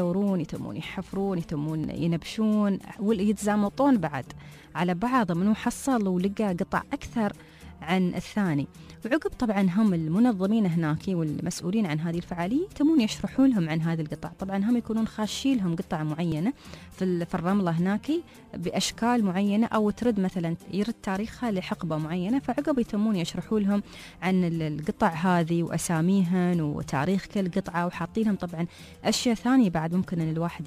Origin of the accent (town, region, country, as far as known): Dubai, United Arab Emirates